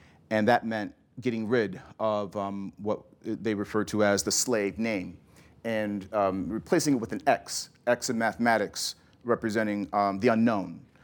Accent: United States; As an American, I kind of accept that, you know, separation of church and state

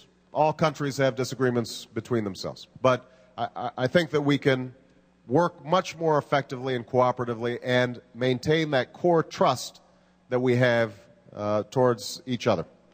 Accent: United States; as an American who is proud as anybody of my country, I am always jealous about European trains.

